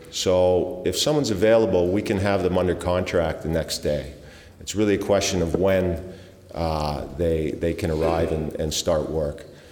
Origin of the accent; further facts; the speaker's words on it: Canada; I'm Canadian.